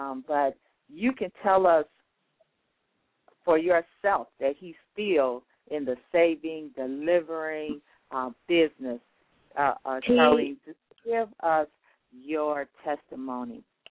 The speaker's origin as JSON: {"language": "English", "town": "Chicago", "region": "Illinois", "country": "United States", "tie": "born or raised there", "said": "I guess because I've been away now, because I grew up in Chicago, and I lived in the Chatham area of Chicago, for any of my listeners that are familiar with the Chicagoland area, and then later went to the Auburn area."}